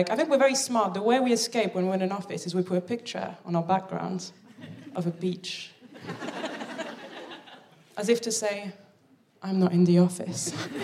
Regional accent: Paris, Île-de-France, France; also born or lived in Birmingham, United Kingdom; I'm from Paris. It's good, isn't it? Now, I did live in Birmingham for 7 years willingly.

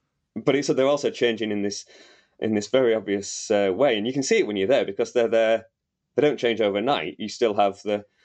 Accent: Wakefield, Yorkshire and the Humber, United Kingdom; I grew up in Wakefield, which is about as far from the sea as you can get in the north of England. It's right in the middle.

